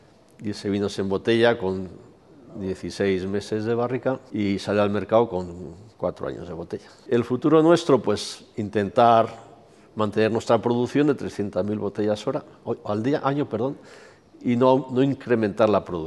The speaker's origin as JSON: {"language": "Spanish", "town": "Cantimpalos", "region": "Castile and León", "country": "Spain", "tie": "born there", "said": "Yo nací en Cantimpalos, en un pueblecito de Segovia, que se dedica a todo el pueblo al mundo del embutido. Y mi familia tenía una gran empresa de embutidos."}